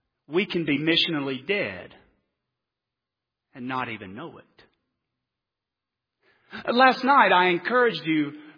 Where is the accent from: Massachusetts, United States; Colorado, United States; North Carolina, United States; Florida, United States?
North Carolina, United States; and then my home state of North Carolina.